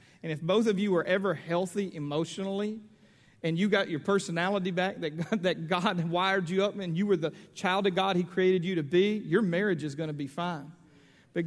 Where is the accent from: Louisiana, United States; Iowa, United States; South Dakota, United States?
Louisiana, United States; You know, me, I grew up in Louisiana. We eat out of a ditch.